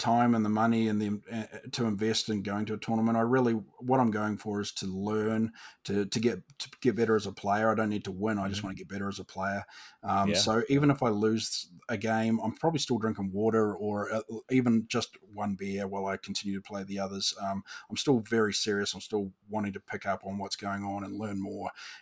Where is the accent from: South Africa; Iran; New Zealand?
New Zealand; now in United States; Growing up in New Zealand